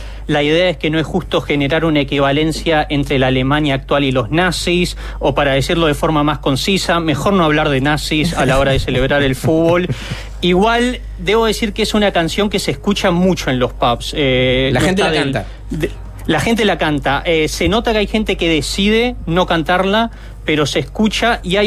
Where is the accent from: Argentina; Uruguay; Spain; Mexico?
Uruguay; moved away; Como un uruguayo diaspórico, nostálgico